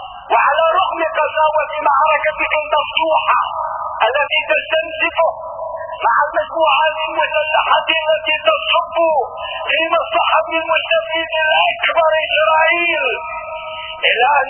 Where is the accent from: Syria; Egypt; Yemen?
Syria; ونحن اليوم كسوريين نستقبل عامنا الجديد